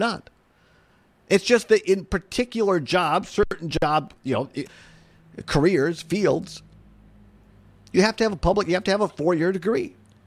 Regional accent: Richland Center, Wisconsin, United States; And yes, I grew up in Richland Center, Wisconsin. Wisconsin. I'm an alum of UW-Richland and UW-Platteville in the southwest part of the state.

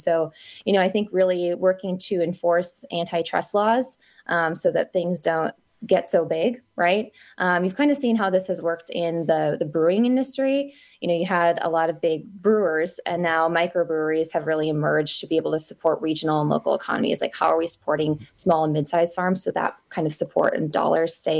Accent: Eau Claire, Wisconsin, United States; as someone who is a dairy farmer's daughter, I grew up in the Eau Claire area, so I grew up showing cattle and 4-H.

